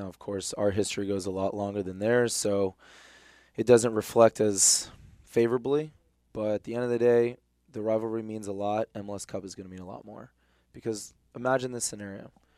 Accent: United States; But ultimately, being an American, I wanted to be back in America playing for a team in Major League Soccer.

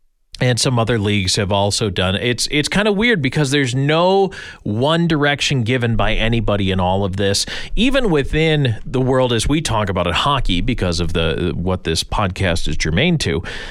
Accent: United States; again, I'm American, so I talk about our election.

